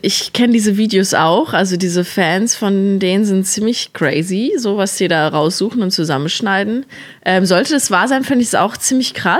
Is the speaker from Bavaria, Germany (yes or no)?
no; Plettenberg, North Rhine-Westphalia, Germany; in meiner Heimatstadt Plettenberg